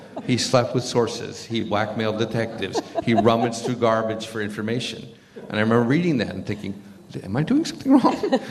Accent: Midwest, United States; I mean, I am from the Midwest.

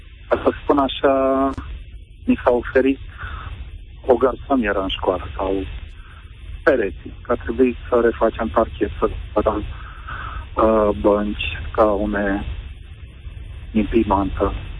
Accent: Ploiești, Prahova, Romania; sunt din Ploiești.

